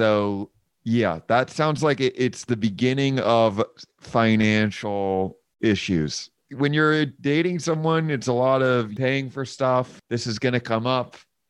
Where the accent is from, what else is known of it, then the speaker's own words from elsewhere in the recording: England, United Kingdom; I grew up in England.